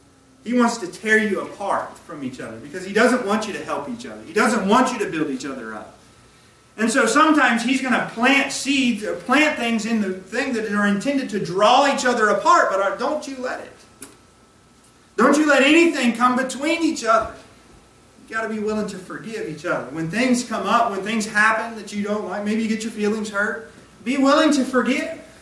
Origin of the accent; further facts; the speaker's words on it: California, United States; I grew up in California.